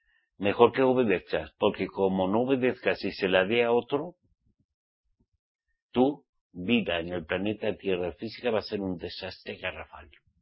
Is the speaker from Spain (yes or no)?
yes; Spain; que es típico tomarse un carajillo cuando uno se levanta de la cama en mi tierra, España.